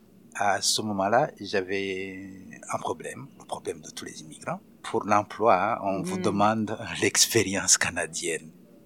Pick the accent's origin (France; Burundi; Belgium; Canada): Burundi; moved away; also born or lived in Rwanda / Congo / Kenya; Mais j'ai quitté le Burundi, même avec un passeport, mais avec l'intention de ne plus jamais y remettre les pieds.